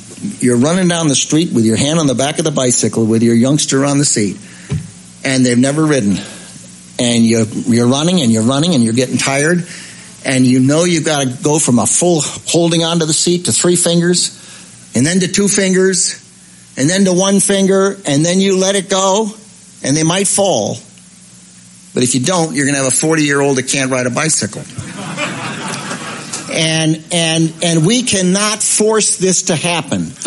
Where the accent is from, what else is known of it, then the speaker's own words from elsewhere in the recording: Chicago, Illinois, United States; We've had that trouble in … hometown, Chicago. Yeah, my hometown.